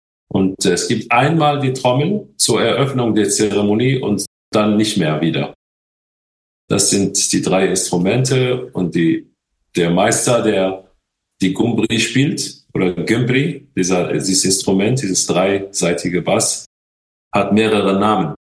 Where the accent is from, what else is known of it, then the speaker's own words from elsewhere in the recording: Morocco; ich komme ja aus Marokko, da hast du immer irgendwelche Musik laufen und Eltern, Großeltern, die sind alle so rhythmisch begabt